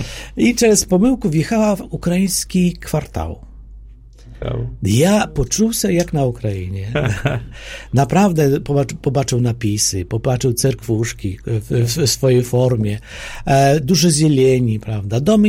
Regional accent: Poland; я як поляк, правда

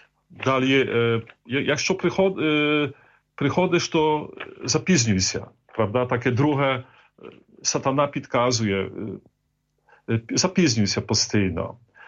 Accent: Poland; Ukrainian is a second language; now in Ukraine; я поляк, але приїхав на Україну будувати структури церкви, приїхав 23 роки тому назад. І почуваю себе, насправді, це моя друга батьківщина, і українська мова стала моєю другою рідною мовою.

